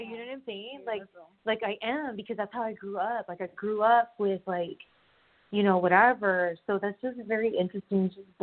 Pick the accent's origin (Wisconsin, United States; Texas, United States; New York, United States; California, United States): California, United States; because I grew up in SoCal, at first I was, like, jaded about it.